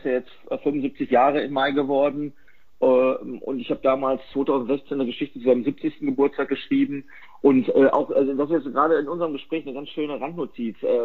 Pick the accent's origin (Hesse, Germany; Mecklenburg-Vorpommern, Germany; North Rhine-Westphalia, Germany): North Rhine-Westphalia, Germany; born there; Ich bin ja ein gebürtiger Westfale und der Westfale wächst ja mit dem Wort Schwatter auf.